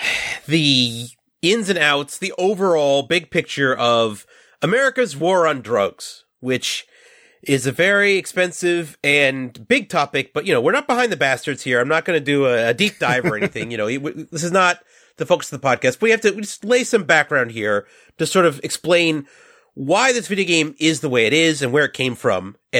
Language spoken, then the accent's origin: English; New York, United States; And, you know, I'm from New York.